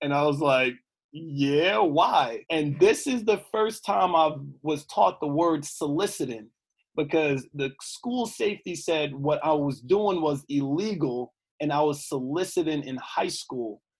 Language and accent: English; New York, United States; Growing up in Southside Jamaica, Queens, man, the amount of things that we were exposed